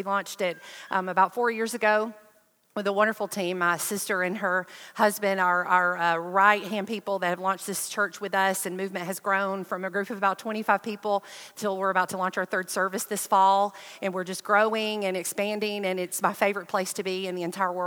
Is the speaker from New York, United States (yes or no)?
no; Alabama, United States; I said this in all the other services, that I am from North Alabama. Southerners are brilliant.